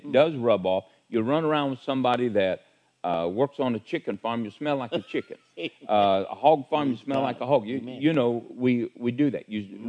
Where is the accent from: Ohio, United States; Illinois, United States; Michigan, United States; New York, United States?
Ohio, United States; Sidney; Tell me, oh, you're from the South. Amen. No, I'm from Sydney, Ohio.